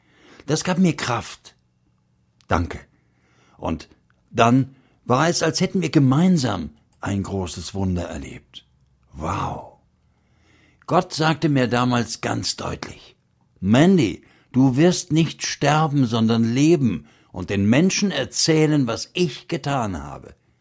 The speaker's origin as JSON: {"language": "German", "town": "Dresden", "region": "Saxony", "country": "Germany", "tie": "born or raised there", "said": "Ich bin in Dresden aufgewachsen, bin so ziemlich an meinem 13. Geburtstag daheim abgehauen"}